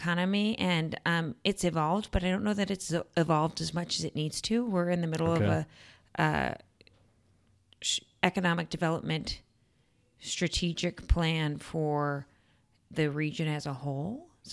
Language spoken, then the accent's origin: English; Chesterton, Indiana, United States; I'm the youngest of five kids. I grew up in Chesterton. I actually grew up in Dune Acres. I went to Chesterton schools, Duneland schools, Yost Elementary School, Westchester Middle School, Chesterton High School.